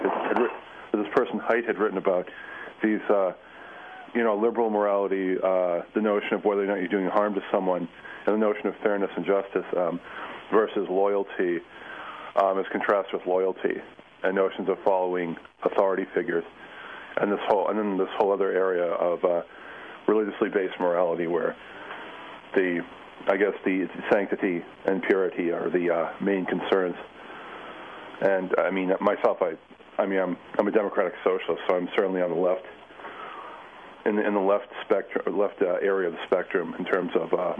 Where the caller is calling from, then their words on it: Arlington, United States; Actually, I'm calling from Arlington.